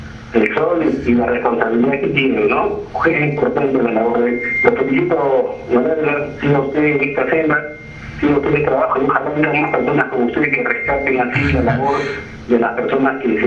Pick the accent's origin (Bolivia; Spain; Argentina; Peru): Peru; now in Miami, United States; para mí como peruano es un orgullo